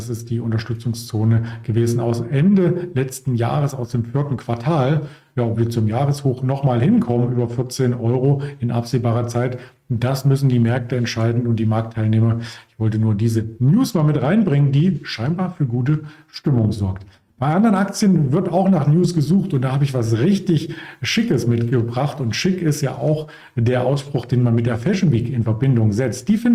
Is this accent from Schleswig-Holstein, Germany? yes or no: no; Potsdam, Brandenburg, Germany; Ich zum Beispiel kannte es nicht als Potsdamer, als Berliner. Hier ist auch München sehr weit weg